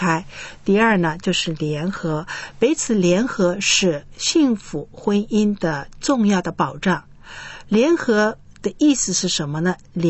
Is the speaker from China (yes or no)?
yes; China